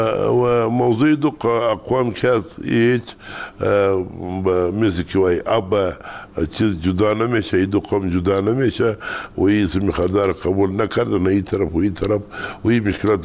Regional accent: Kandahar, Afghanistan; ما از کندهار هستیم

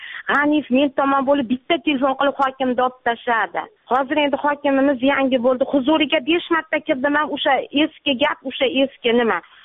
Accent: Fergana Valley, Uzbekistan; Vodiydanman. O'zim o'qituvchiman.

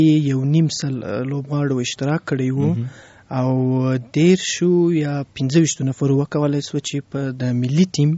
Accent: Afghanistan; نو زه افغان یم، خپل په افغانیت باندې افتخار کوم.

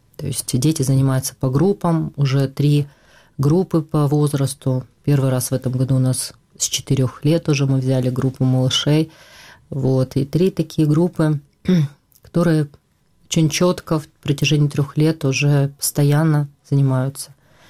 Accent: Kherson Oblast, Ukraine; born there; И так получилось, что мы родились в Херсонской области, в общем-то, плюс-минус в украинской культуре.

